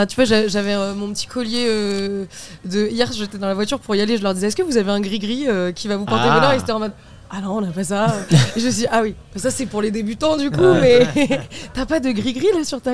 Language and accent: French; Caen, Normandy, France; on vient tous les deux de Caen.